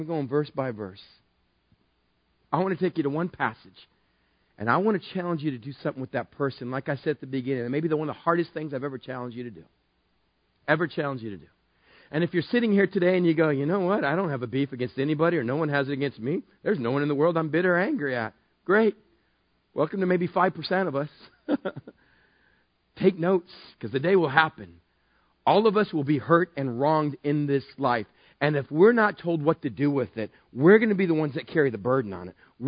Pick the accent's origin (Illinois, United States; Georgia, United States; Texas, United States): Texas, United States; Growing up in West Texas, we're 10 months out of the year. You can die if you go outside. It's so hot.